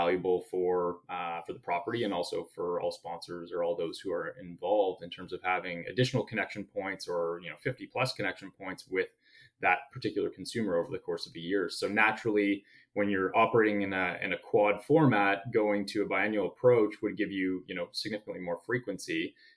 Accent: Canada; I can speak as a Canadian

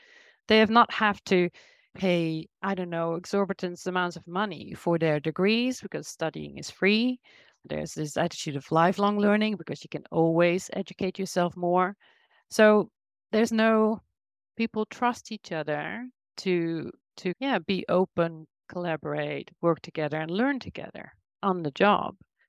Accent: Netherlands; also born or lived in South Korea / Australia / Sweden; now in France; So I've worked and lived, I'm from the Netherlands, but I've worked and lived in South Korea, in Australia, spent 11 years in Sweden, and now moved to France last year.

